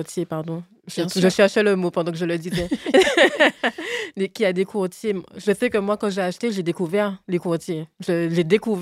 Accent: Guadeloupe, France; now in Paris, France; moi je sais que je suis guadeloupéenne

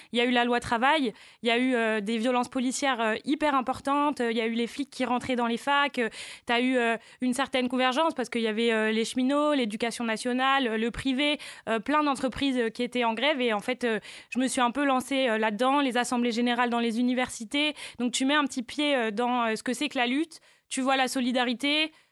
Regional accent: Orléans, Centre-Val de Loire, France; Bah, j'ai grandi à Orléans-la-Source. Donc dans les quartiers un peu populaires, mais en pavillon.

